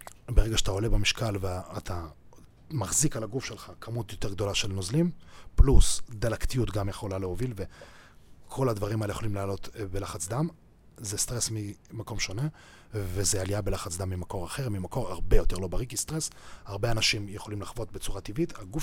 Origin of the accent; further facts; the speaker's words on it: Beersheba, Southern District, Israel; אני מבאר שבע, חדרי כושר שלנו לא מפוצצים.